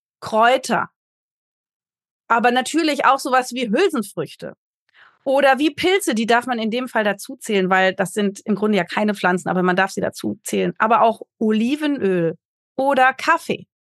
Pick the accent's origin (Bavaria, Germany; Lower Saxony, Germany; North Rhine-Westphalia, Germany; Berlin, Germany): Berlin, Germany; Ich bin ja aus Berlin.